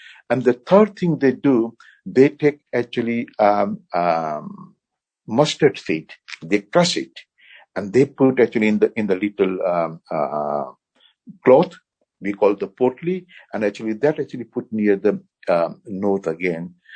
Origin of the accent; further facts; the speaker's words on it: India; English is a second language; I'm from India, I know how they do.